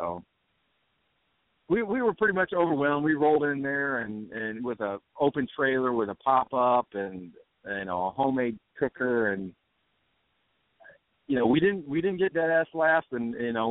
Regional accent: Ohio, United States; moved away as an adult; now in Florida, United States; I'm originally from Ohio. I've been down to Florida a little over 9 years.

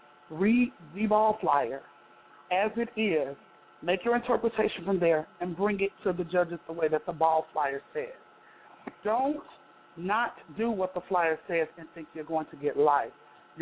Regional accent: Chicago, Illinois, United States; Well, that's because I came from Chicago, and then, you know, I kind of moved to the area

